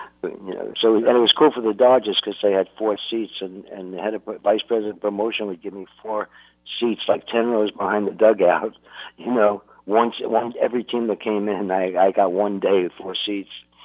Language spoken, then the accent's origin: English; New York, United States; Yeah, but being a New Yorker, you always root for the Giants.